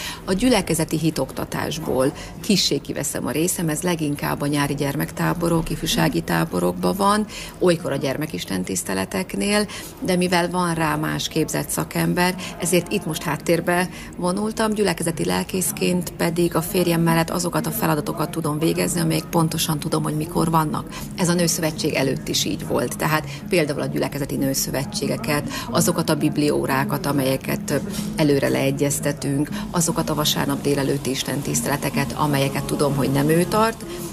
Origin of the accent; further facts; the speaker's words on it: Békés, Hungary; moved away as an adult; Amúgy békési származású vagyok, és jelenleg a férjemmel a Sarkadbelvárosi gyülekezetben szolgálunk most már 10 év óta. Békésen érettségiztem, utána kerültem ide Debrecenbe